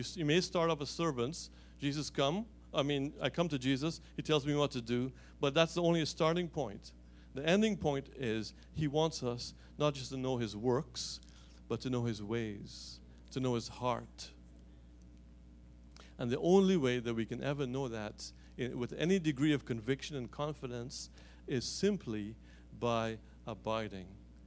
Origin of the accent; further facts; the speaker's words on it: Guyana; I hark back to my time growing up in Guyana, and because labor was cheap, we used to have servants that worked in our house.